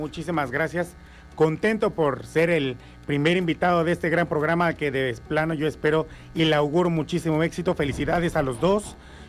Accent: Tlaquiltenango, Morelos, Mexico; es un chico aquí, nací en Tlaquiltenango, bueno, soy originario de Tlaquiltenango, Morelos.

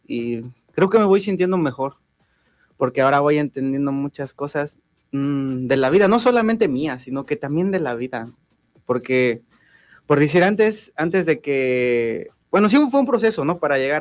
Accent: Taxco, Guerrero, Mexico; born there; now in Zacatepec, Mexico; Yo nací en Taxco.

